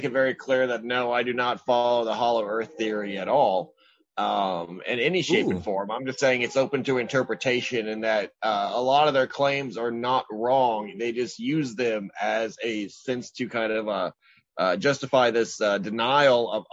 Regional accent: Texas, United States; Now, as a Texan, I'm more willing to believe in something like

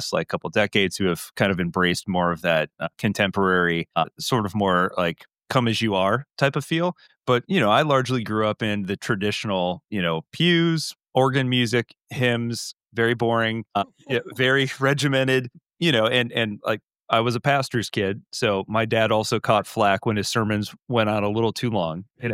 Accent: Detroit, Michigan, United States; born there; now in Columbus, United States; I was born in Detroit. And so I am, there's no torn about it. I moved down to Columbus

